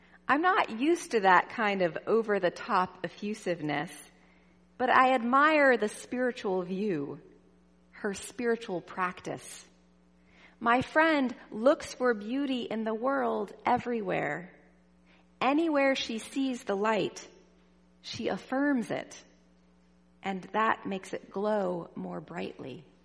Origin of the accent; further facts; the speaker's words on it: Los Angeles, California, United States; Maybe it was because I was young, or maybe it was because I grew up in Los Angeles, land of the entertainment industry. As I moved away and grew older